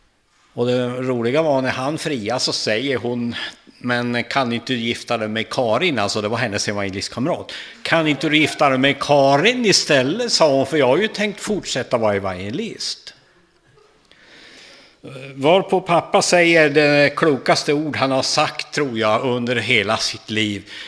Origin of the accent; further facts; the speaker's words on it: Vilhelmina, Västerbotten County, Sweden; born there; Jag är född i Vilhelmina i en liten by som heter Storsele. Dit min mamma kom som evangelist på 30-talet, slutet där, eller i mitten på 30-talet.